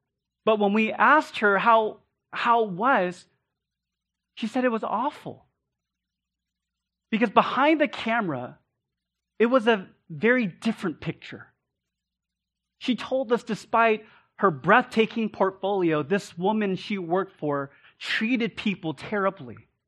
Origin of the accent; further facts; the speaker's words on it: Sacramento, California, United States; I was born and raised in Sacramento, as Pastor Eric mentioned. In high school, our family moved to a new part of the city